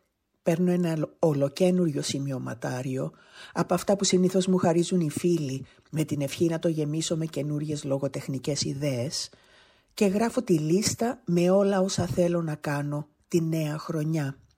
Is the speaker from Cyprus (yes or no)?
yes; Cyprus; Να επανενωθεί επιτέλους η πατρίδα μου, η Κύπρος.